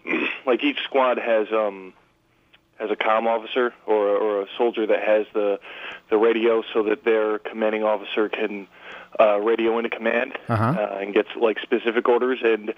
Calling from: Ossining, New York, United States; Ossining, New York.

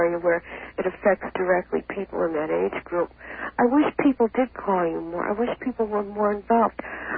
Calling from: Smithtown, New York, United States; Smithtown.

